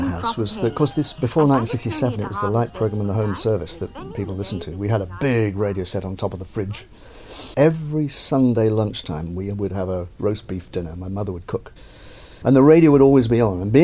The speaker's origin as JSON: {"language": "English", "town": "Cardiff", "region": "Wales", "country": "United Kingdom", "tie": "born there", "said": "I was born in Cardiff in the mid-1950s, in a working-class environment"}